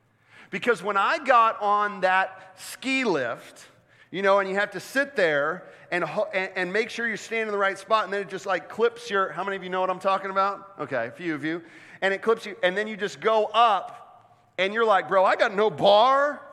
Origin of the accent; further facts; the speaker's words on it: Orlando, Florida, United States; also born or lived in Hollywood, Florida / Naples, Florida; now in Winston-Salem, United States; I was born in Hollywood, Florida, just north of Miami. I grew up in Orlando, Florida. Like, Florida is all I've known.